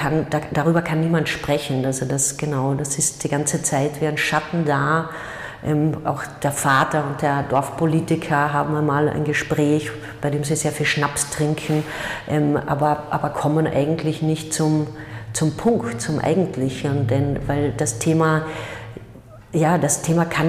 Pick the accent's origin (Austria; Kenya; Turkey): Austria; Carinthia; ich würde es auch nicht verstehen als Kärntnerin